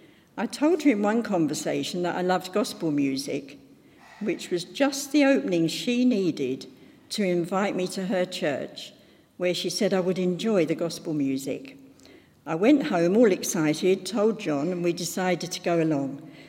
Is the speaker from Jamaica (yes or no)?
no; Croydon, London, United Kingdom; I was brought up in Croydon, Surrey, just like Ruthie over here, living with my sister, my beautiful Irish Roman Catholic mother, and my non-church-going Belgian father.